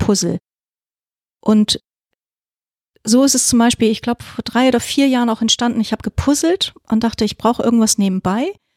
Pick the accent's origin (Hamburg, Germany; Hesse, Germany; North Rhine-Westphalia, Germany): Hamburg, Germany; ich wohne nicht in Rissen, ich komme ursprünglich aus Ottensen, Othmarschen, die Ecke, da bin ich aufgewachsen, habe dann lange Zeit in Ottensen gelebt und bin vor 2-3 Jahren nach Sülldorf gezogen.